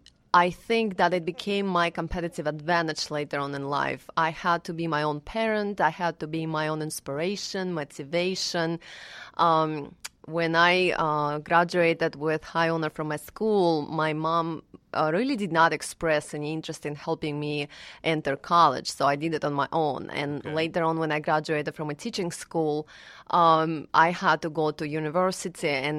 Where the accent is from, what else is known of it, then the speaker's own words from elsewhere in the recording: Russia; Yes, I come here from Russia, and I have been raised in a very abusive family with a single mother